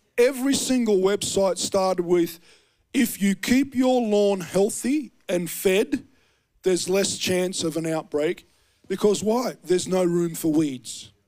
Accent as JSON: {"language": "English", "country": "Australia", "accent": "Australian", "said": "he knew by my accent, you know, dumb Aussie doesn't know what a weed whacker is."}